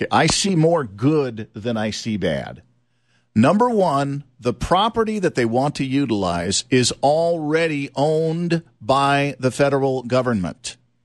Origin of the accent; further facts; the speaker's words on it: Louisiana, United States; The little town that I grew up in South Louisiana, thought that the oil industry was going to be there forever.